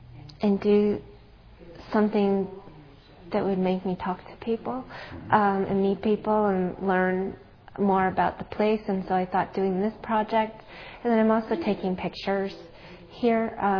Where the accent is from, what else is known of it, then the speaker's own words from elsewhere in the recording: California, United States; I grew up in Silicon Valley, and I remember when I was in college, people saying that we had the worst water in the country because of all of the microchip manufacturing.